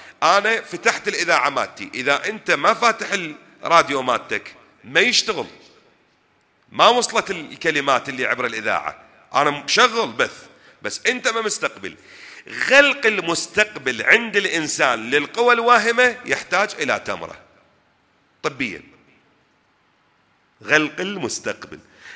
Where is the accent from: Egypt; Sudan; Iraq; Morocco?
Iraq; هيصير عندنا بالعراق